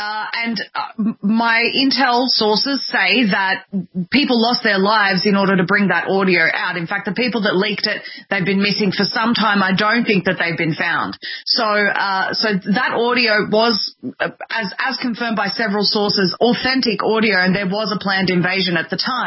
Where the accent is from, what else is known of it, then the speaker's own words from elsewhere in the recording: Australia; even though I'm an Aussie, I am passionate about news coming out of the United States